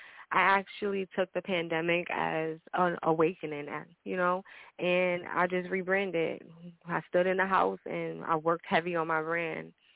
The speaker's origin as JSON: {"language": "English", "town": "Brooklyn", "region": "New York", "country": "United States", "said": "I'm from Brooklyn. How y'all doing?"}